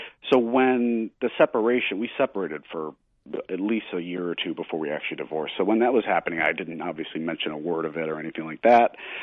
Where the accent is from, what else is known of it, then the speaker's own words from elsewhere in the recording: Missouri, United States; I'm a Southern, I grew up in Missouri, which is more Southern.